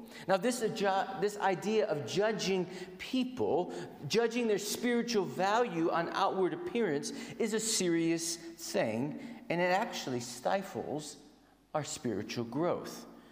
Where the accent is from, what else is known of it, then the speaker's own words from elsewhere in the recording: United States; growing up in the States, you learn how to play baseball.